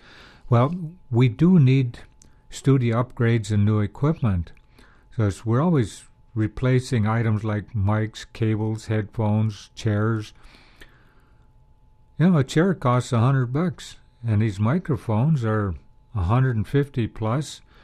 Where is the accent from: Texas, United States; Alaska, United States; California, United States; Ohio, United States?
Alaska, United States; also born or lived in Ketchikan; I was born in Ketchikan, Alaska, but I didn't grow up there. I grew up in a village about 90 miles from there.